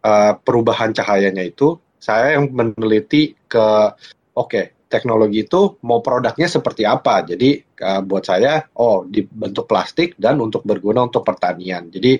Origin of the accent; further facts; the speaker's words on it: Jakarta, Indonesia; saya dari Jakarta. Saya berasal dari keluarga yang memang cukup dekat dengan pertanian karena ayah saya sudah di bisnis agribisnis sudah lama. Lalu saya ke Australia